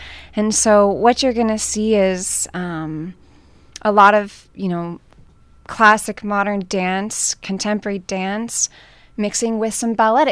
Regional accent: Portland, Oregon, United States; I'm from the Portland area.

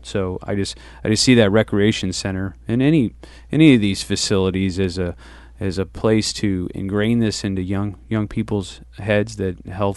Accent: St. Louis, Missouri, United States; I grew up in St. Louis, Missouri, and you know, I was coined a gym rat.

